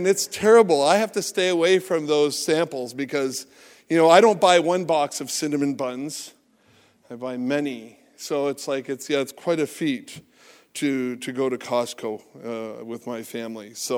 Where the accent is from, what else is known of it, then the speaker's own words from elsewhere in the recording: Oshawa, Ontario, Canada; also born or lived in Sarnia; I'm from Oshawa, Ontario. Although I was born in Sarnia, Ontario.